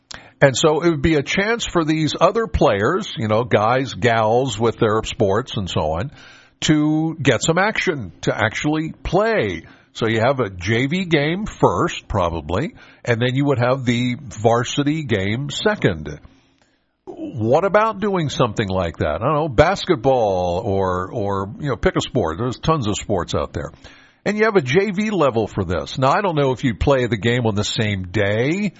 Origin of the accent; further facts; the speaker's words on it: Penns Valley, Pennsylvania, United States; All right. I'm from Penns Valley. It's where I live.